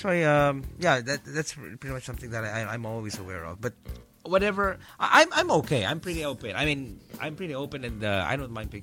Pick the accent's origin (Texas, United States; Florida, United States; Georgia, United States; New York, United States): Texas, United States; And then the asked me, where is she? I'm from Texas.